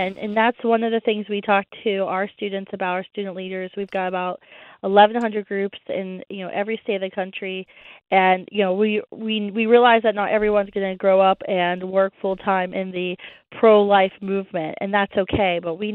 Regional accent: West Virginia, United States; Well, I grew up in West Virginia, near Pittsburgh, Pennsylvania.

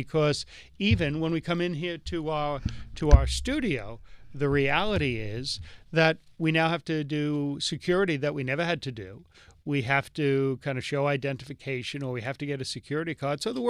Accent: Bronx, New York, United States; I'm from the Bronx. So that's, I don't want to know the facts. I'm just in favor of the Bronx

